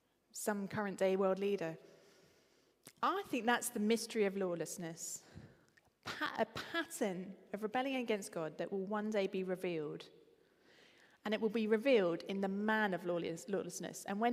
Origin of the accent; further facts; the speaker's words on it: East of England, United Kingdom; I'm from Essex. That's the kind of thing we would say.